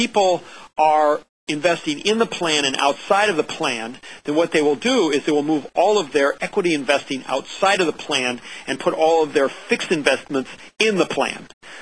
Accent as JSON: {"language": "English", "region": "Illinois", "country": "United States", "said": "if you buy in Illinois, I'm from Illinois, you know, Illinois has a $5 billion deficit."}